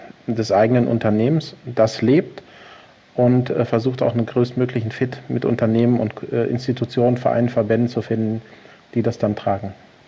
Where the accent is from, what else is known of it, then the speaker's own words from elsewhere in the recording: Haltern am See, North Rhine-Westphalia, Germany; Das ist meine Heimatstadt und ich glaube, zu Hause kann man sich an vielen Orten der Welt fühlen, aber die Heimat hat man doch nur einmal.